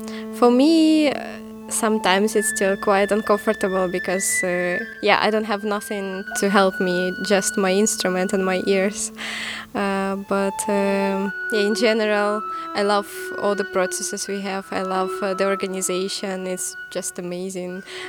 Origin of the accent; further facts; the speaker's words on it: Ukraine; English is a second language; I'm from Ukraine and I play accordion.